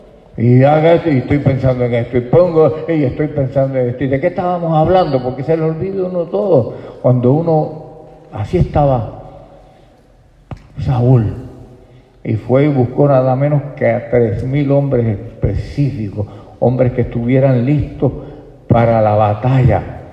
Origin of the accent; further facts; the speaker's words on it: Puerto Rico; hay una cueva que se llama La Pajita en mi país, en Puerto Rico.